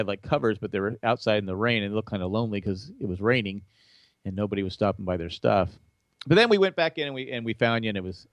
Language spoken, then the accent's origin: English; Illinois, United States; I do, and I'm from Illinois.